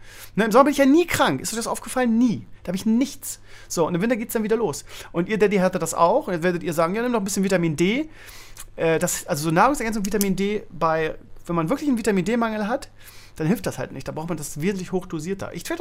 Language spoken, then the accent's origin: German; Bremen, Germany; Aber ich meine, das sind auch Nordlichter, von daher, ne, kommt man damit klar als Bremer.